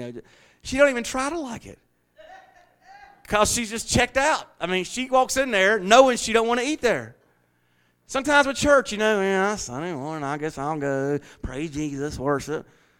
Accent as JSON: {"language": "English", "region": "Southern United States", "country": "United States", "said": "I do some crowd participation, y'all. I'm from the South, huh?"}